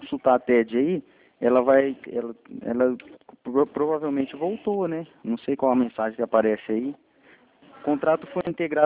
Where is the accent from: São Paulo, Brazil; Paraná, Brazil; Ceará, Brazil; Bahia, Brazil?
Paraná, Brazil; Londrina; é 43, eu sou de Londrina